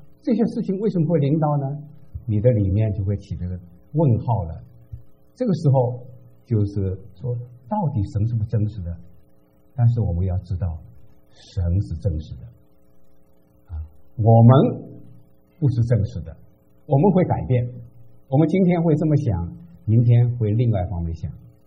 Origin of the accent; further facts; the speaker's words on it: China; moved away; 我们从大陆出来的，从小到现在就受了无神论的影响。